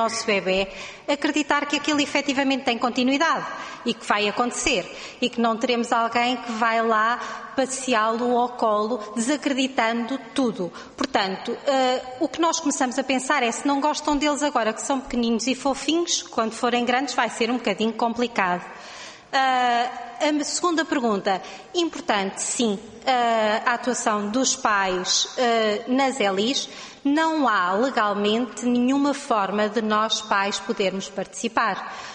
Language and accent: Portuguese; Nazaré, Leiria, Portugal; eu sou da Nazaré